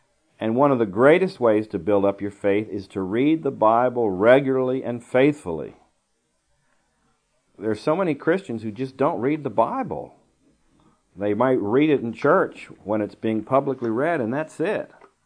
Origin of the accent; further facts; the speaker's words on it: Washington, District of Columbia, United States; but I was raised in Washington, D.C., so I can say this and speak from experience.